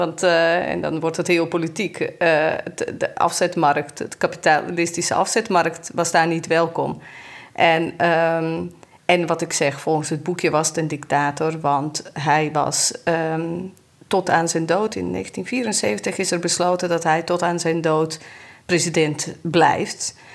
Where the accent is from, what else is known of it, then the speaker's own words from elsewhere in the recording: Jochovac, Bosnia & Herzegovina; Ik ben, hou je vast, in Jochovac opgegroeid. En dat is in Noord-Bosnië. Dat was toen voormalig Joegoslavië.